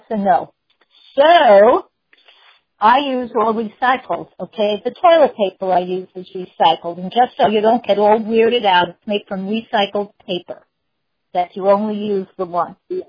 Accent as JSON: {"language": "English", "town": "New York City", "region": "New York", "country": "United States", "said": "I'm from New York. That's a big park."}